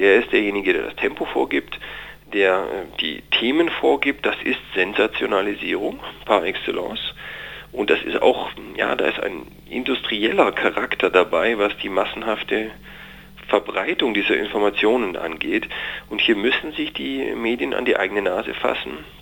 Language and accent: German; Germany; Gerade wir als Deutsche sollten aufpassen